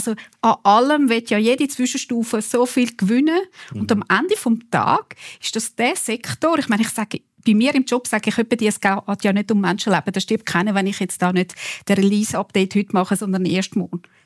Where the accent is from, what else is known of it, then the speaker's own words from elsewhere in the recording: Wald, Zurich, Switzerland; von der Gemeinde Wald, wo ich aufgewachsen bin